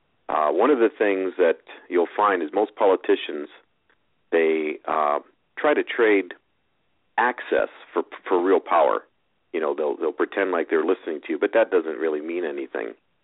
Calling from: California, United States; I'm calling from Southern California.

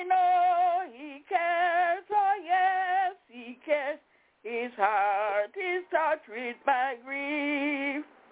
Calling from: Albany, New York, United States; I'm calling from Albany, New York.

